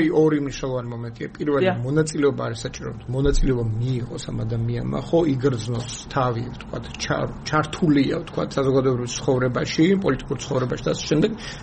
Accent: Tbilisi, Georgia; თბილისელი ვარ მე

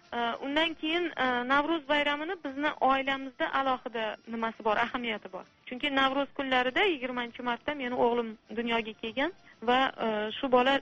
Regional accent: Samarkand, Samarqand Region, Uzbekistan; Eroniy, onam tojiklar. Va Samarqandda ham Eronilar turadigan mahallada yashaganmiz. O'sha mahallada tug'ilib o'sganman.

